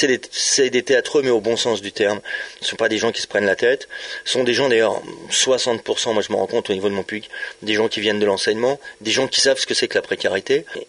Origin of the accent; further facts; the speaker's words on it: Avignon, Provence-Alpes-Côte d'Azur, France; je viens d'Avignon, j'habite Avignon